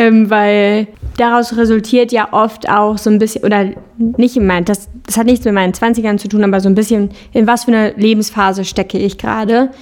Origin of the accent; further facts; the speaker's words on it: Cologne, North Rhine-Westphalia, Germany; Ich bin in Köln aufgewachsen, in der Stadt, in der wir jetzt beide auch wohnen. Und bin irgendwann nach Wien für eine kurze Zeit und dann nach Hamburg für geplant eine lange Zeit.